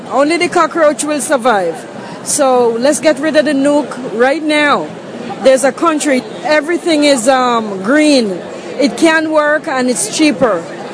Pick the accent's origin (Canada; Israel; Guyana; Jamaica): Jamaica; now in Brooklyn, United States; I live in Brooklyn. I'm originally from Jamaica in the Caribbean.